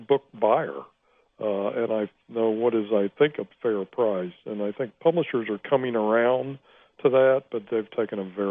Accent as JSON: {"language": "English", "town": "Winston-Salem", "region": "North Carolina", "country": "United States", "said": "I'm from Winston-Salem."}